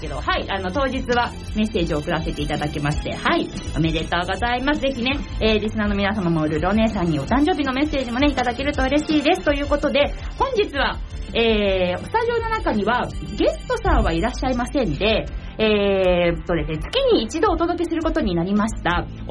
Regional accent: Kawasaki, Kanagawa, Japan; 川崎生まれ川崎育ち自称ゆめみかさき動物公園専属アイドル

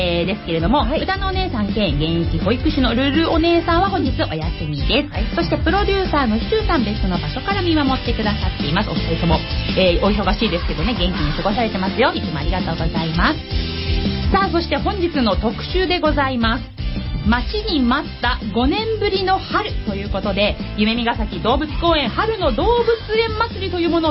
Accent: Kawasaki, Kanagawa, Japan; 本日の番組メインパーソナリティは川崎生まれ川崎育ち

